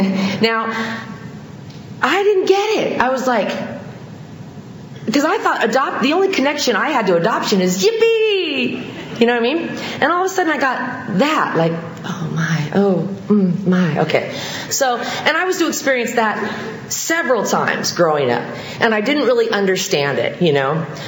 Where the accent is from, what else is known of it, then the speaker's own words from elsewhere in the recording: Arcadia, California, United States; My dad's a retired orthopedic surgeon. We were raised in Arcadia.